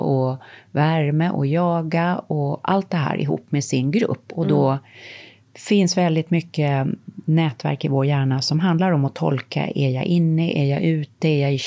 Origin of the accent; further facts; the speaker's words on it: Sweden; moved away; Jag har bott utomlands halva mitt liv. Och älskar Sverige, naturligtvis. Det är mitt hemland.